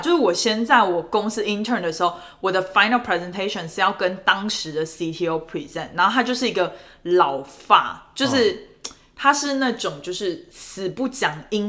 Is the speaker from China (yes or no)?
no; Taiwan; 其实我觉得好像其实身为台湾人蛮自豪